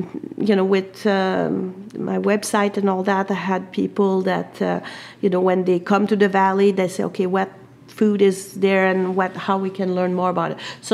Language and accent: English; Quebec, Canada; English is a second language; also born or lived in Vancouver / Prince George; I was from Quebec, but I've been in BC for quite a long time.